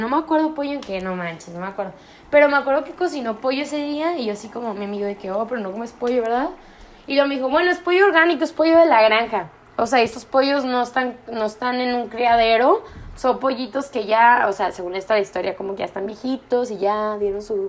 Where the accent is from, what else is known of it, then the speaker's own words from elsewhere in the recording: Mexico; now in San Diego, United States; yo como mexicana, la neta, a mí nunca me llegó esa información en la escuela